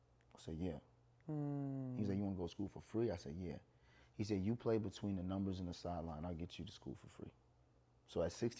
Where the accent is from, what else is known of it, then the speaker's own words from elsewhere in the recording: Brooklyn, New York, United States; But here's the crazy part. I'm a kid from Brooklyn.